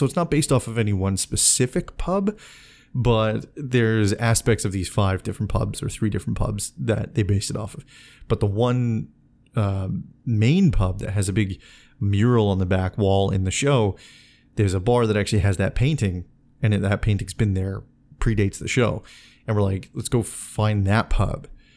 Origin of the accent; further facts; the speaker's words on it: Canada; we're from Canada. We came from Canada to this bar because of the show How I Met Your Mother.